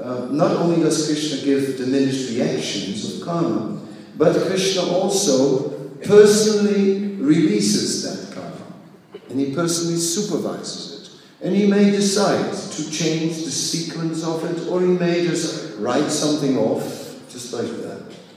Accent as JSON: {"language": "English", "country": "Netherlands", "second_language": "English", "said": "I don't speak Engels. I'm from Holland. No Engels, only Holland."}